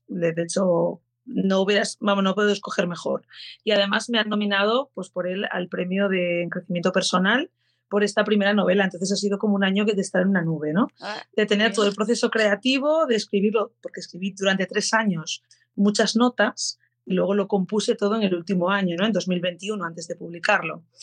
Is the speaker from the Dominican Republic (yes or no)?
no; Asturias, Spain; Aquí yo soy de Asturias, soy de vivo en Gijón